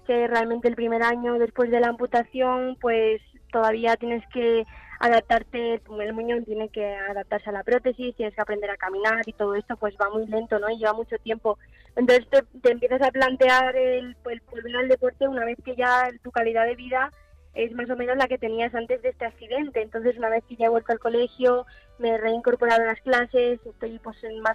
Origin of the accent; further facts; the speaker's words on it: Galicia, Spain; now in Madrid, Spain; yo me tuve que quedar en Madrid, aunque yo soy gallega, pero como estoy aquí viviendo por los entrenamientos y por las clases de la universidad, pues me quedé en Madrid.